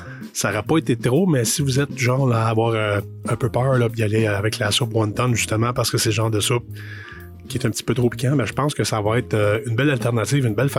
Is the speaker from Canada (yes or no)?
yes; Cowansville, Quebec, Canada; de ma ville natale, de Cowansville